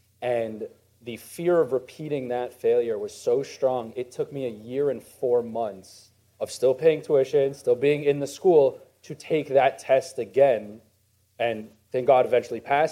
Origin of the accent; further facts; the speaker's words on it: Los Angeles, California, United States; I'm from Los Angeles.